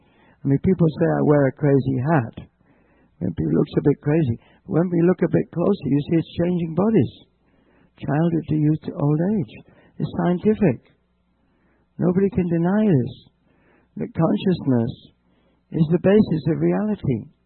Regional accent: Colombia; English is a second language; then they said, where do you come from? Where do you come? I come from Colombia.

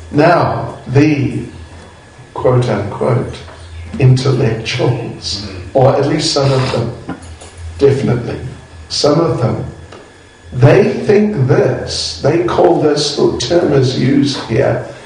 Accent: New Zealand; New Zealand. I'm from New Zealand.

